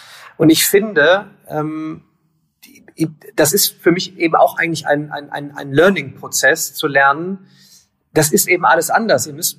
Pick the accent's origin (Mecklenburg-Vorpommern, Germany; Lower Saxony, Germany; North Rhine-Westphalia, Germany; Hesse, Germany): North Rhine-Westphalia, Germany; Und ich komme aus Remscheid-Solingen-Wuppertal, Bergisches Städtedreieck.